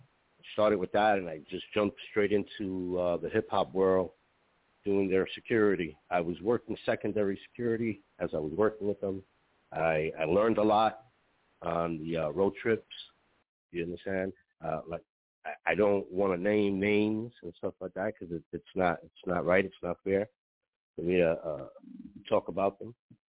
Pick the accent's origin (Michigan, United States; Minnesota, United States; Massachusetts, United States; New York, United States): New York, United States; Bronx; I'm not a stationary person. I'm originally from the Bronx.